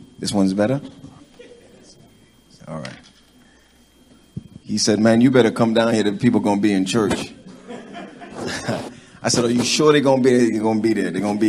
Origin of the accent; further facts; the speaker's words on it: Brooklyn, New York, United States; Oh, I'm from Brooklyn, New York. The two people that bore me come from Jamaica. One from Mandeville, one from St. James area.